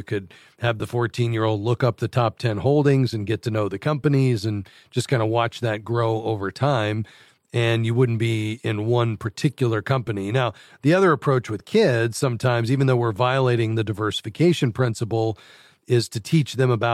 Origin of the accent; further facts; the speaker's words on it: Fort Lauderdale, Florida, United States; Let's go to Fort Lauderdale, Florida, my hometown.